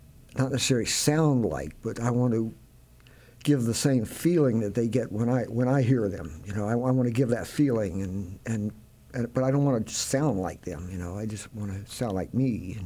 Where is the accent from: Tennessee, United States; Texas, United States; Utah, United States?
Tennessee, United States; Memphis; Well, I grew up in Memphis listening to the blues and R&B, and there was rockabilly, and Memphis was a very good musical town to grow up